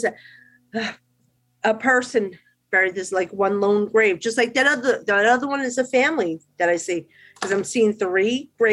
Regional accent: New Jersey, United States; accent: Jersey; I don't even know what the accent would be, but you hear my Jersey accent.

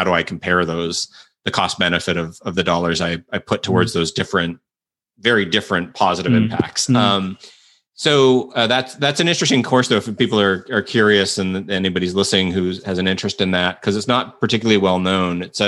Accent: Toronto, Ontario, Canada; I grew up in Toronto and I was very indoctrinated in free market capitalism

